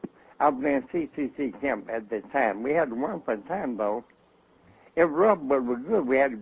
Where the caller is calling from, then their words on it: Gary, Indiana, United States; I'm calling from Gary, Indiana. I'm a minister.